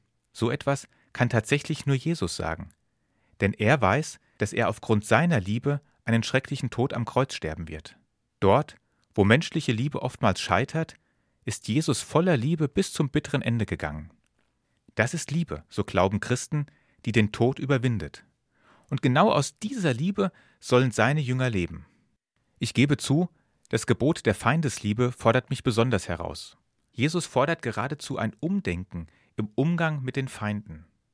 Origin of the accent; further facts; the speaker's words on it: Hesse, Germany; Als Hesse spiele ich das mal am derzeit einzigen hessischen Verein der ersten Bundesliga durch.